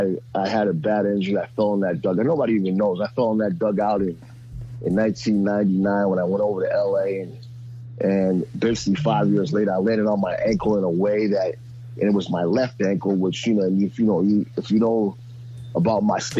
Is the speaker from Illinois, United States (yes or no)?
no; Connecticut, United States; I don't know. First, you know, I'm from Rawl, Connecticut.